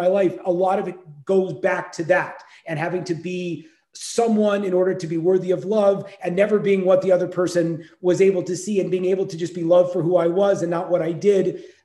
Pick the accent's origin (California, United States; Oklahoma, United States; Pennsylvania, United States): California, United States; I joke around the fact that I'm from the Bay Area. I grew up